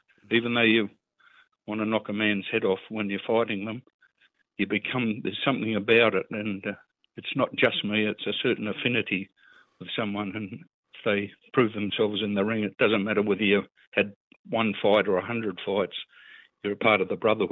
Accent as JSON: {"language": "English", "country": "New Zealand", "tie": "born there", "said": "I was born in New Zealand"}